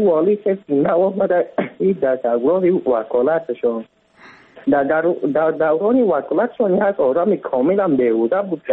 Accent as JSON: {"language": "Persian", "town": "Faizabad", "region": "Badakhshan", "country": "Afghanistan", "said": "از انشار فیضاباد از بدخشان هستم جناب."}